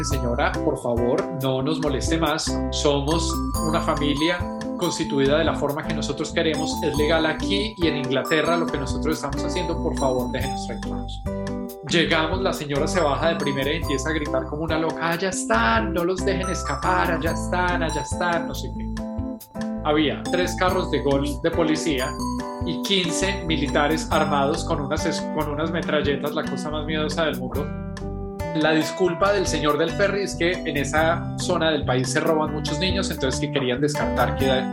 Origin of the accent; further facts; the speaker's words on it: Colombia; moved away as an adult; Yo nací en Colombia y viví en Colombia hasta que tenía 29 años, 30 años.